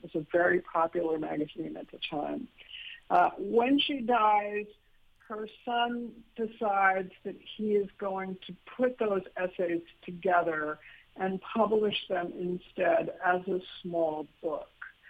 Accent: United States; when I was a child, I thought it was a robin, an American robin, because, of course, I grew up in America.

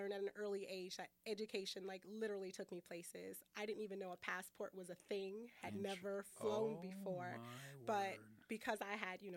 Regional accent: Kenosha, Wisconsin, United States; Oh yes, I grew up in over in the Lincoln Park area in the Wilson Heights area.

